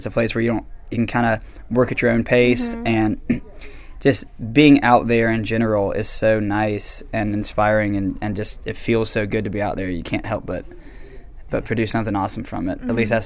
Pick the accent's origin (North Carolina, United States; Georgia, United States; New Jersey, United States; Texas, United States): Georgia, United States; all the original band members are from the South. We're all from Georgia, so we grew up with a lot of that country stuff